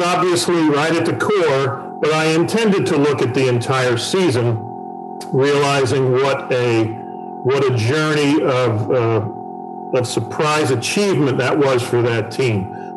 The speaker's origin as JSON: {"language": "English", "region": "New Jersey", "country": "United States", "tie": "born or raised there", "said": "I grew up in North Jersey"}